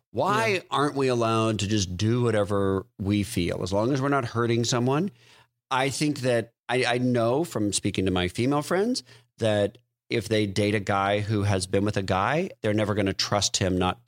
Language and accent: English; the South, United States; I'm from the South.